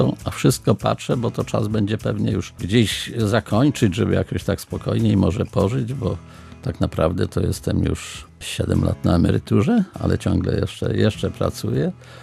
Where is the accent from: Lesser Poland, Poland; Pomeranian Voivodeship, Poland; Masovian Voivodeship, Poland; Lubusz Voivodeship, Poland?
Pomeranian Voivodeship, Poland; Sztum; To jest moje rodzinne miasto Sztum. Mam tam swoją cichą przystań, mieszkanko, do której często wracam.